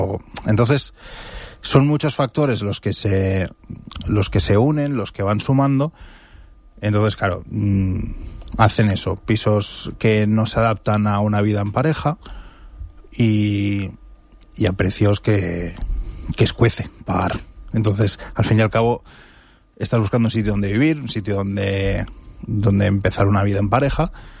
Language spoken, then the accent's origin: Spanish; Benidorm, Valencian Community, Spain; born there; yo soy nacido aquí en Benidorm y, bueno, pues desde los 18 la universidad hasta los 29 que volví y llevo viviendo desde 2019 en Benidorm, en casa de mi madre